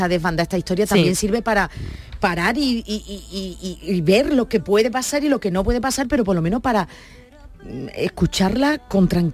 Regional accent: Andalusia, Spain; nosotros que somos andaluces

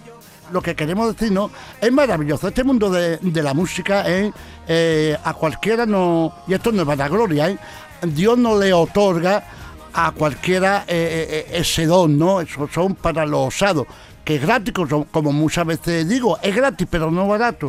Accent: Jerez de la Frontera, Andalusia, Spain; Hombre, que soy de Jerez

